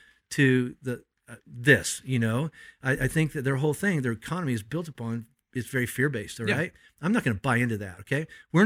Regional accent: United States; I'm a Christian first and a follower of Jesus first, and I'm an American second, and I love both.

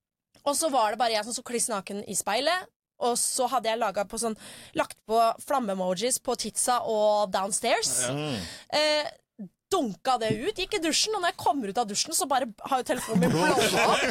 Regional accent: Holmestrand, Vestfold, Norway; det valgte jeg da jeg bodde hjemme i Holmestrand. Da var jeg vel typ 18-19 år

